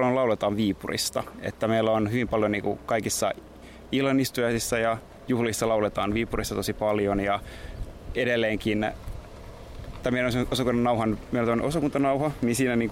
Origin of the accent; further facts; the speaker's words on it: Uusimaa, Finland; itse olen myös kotoisin pääkaupunkiseudulta.